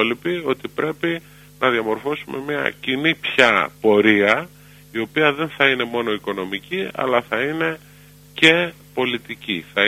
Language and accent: Greek; Greece; Μία από τις διαμάχες που είχαμε ως Έλληνες με την φίλη και γείτονα Τουρκία